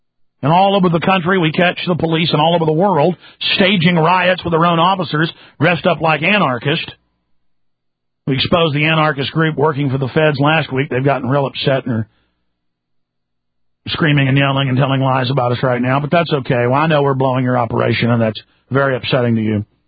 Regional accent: Rockwall, Texas, United States; growing up in Rockwall, Texas, I had the police pull me over, take me to jail for no reason, claiming disorderly conduct.

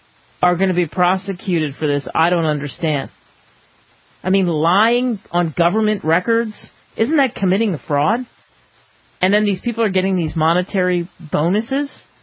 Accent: New Jersey, United States; I would walk naked to my hometown in New Jersey.

